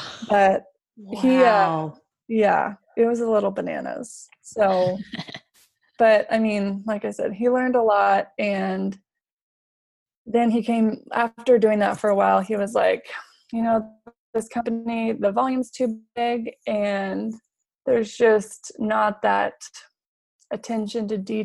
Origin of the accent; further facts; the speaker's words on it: San Diego, California, United States; I grew up in San Diego. I was born there.